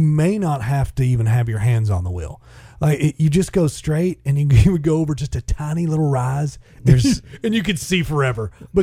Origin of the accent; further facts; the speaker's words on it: Oklahoma, United States; I don't mean to throw shade at Kansas. I'm from Oklahoma, so, you know, let's just say that.